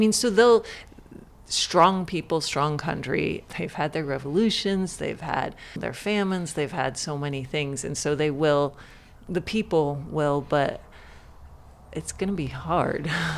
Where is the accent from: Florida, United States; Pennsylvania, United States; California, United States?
California, United States; I didn't, you know, I'm from California, I'm lost.